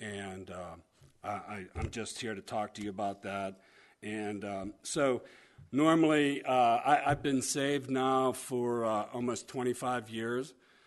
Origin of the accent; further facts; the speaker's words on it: Rochester, Pennsylvania, United States; But I grew up in Rochester